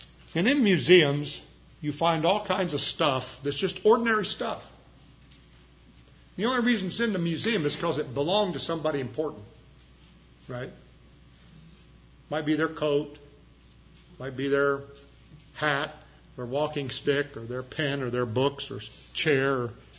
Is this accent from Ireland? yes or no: yes; Ireland; I'm Irish, I can say that.